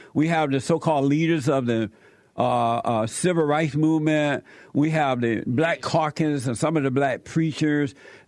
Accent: United States; When I was growing up in America, I grew up on a plantation in America. I was born there. And I was raised under the Jim Crow law.

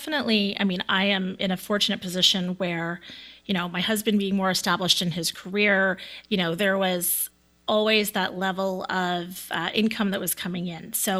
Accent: East Coast, United States; And, you know, I grew up on the East Coast and, you know, I feel like it seems like there's a lot more, you know, traditional ties that happen on the East Coast.

